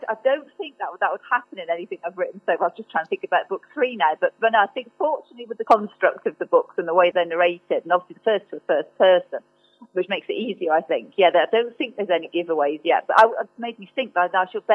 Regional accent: Nottingham, East Midlands, United Kingdom; Nottinghamshire, which is pretty appropriate. And I lived in Nottingham for such a long time. It's kind of my hometown.

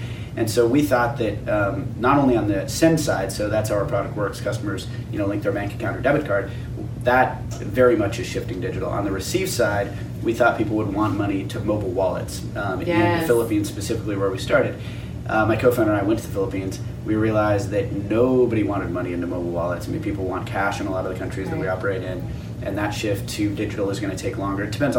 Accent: Idaho, United States; I grew up in Idaho, but I think partially because of that, my parents really valued travel.

